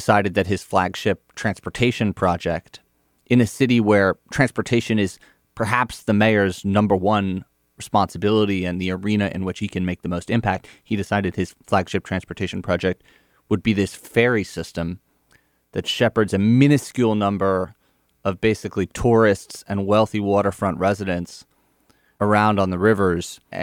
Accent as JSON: {"language": "English", "region": "New York", "country": "United States", "said": "Not just as a writer at Slate, but as a New Yorker."}